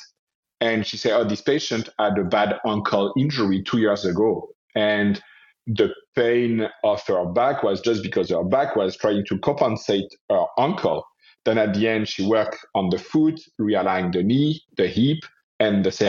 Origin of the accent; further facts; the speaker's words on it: Paris, Île-de-France, France; English is a second language; now in Canada; And I jumped in osteopathy school and I moved in Canada because I come from Paris.